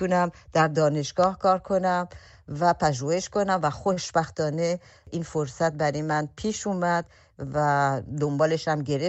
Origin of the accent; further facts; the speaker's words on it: Iran; moved away as an adult; now in Belgium; من تمام بچگیمو در ایران گذروندم، دبستان دبیرستانمو در ایران بودم، بعد برای دانشگاه به بلژیک اومدم و بعدش هم به انقلاب رسید و من در بلژیک موندم. در نتیجه بیشتر زندگیمو در بلژیک گذروندم.